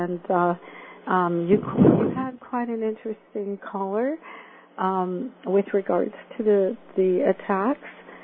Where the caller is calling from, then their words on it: Oakville, Ontario, Canada; I'm pretty good. I'm from Oakville.